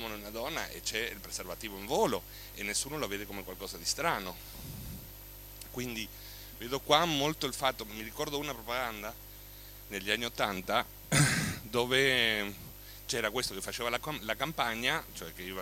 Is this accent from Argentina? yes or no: yes; Argentina; Italian is a second language; Io vengo dall'Argentina, dove la malattia è stata trattata come la peste rossa.